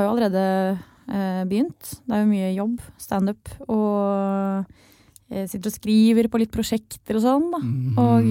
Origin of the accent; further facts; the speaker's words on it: Southern Norway, Norway; Hare kår på Sørlandet der jeg vokste opp.